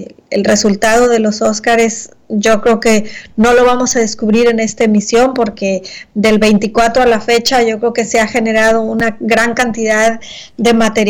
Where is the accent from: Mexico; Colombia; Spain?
Mexico; una mexicana que representa una gran parte de lo que somos los mexicanos, ¿no?